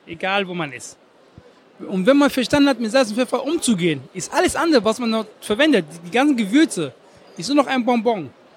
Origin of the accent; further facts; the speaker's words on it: Ghana; also born or lived in Germany; ich habe ja zwei Heimaten, ich bin einmal Deutscher und ich bin einmal aus Ghana.